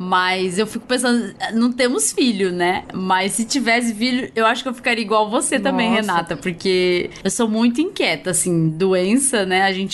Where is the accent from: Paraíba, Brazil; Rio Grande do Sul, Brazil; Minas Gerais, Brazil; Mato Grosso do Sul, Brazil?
Mato Grosso do Sul, Brazil; now in São Paulo, Brazil; eu que vim do interior do Mato Grosso do Sul